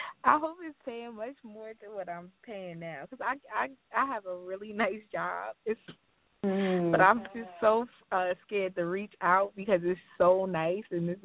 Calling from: New Jersey, United States; But I'm calling from New Jersey today.

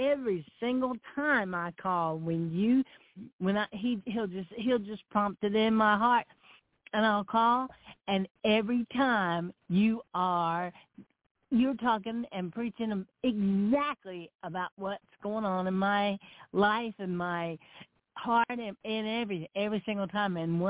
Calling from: Newport, North Carolina, United States; I'm calling from Newport, North Carolina

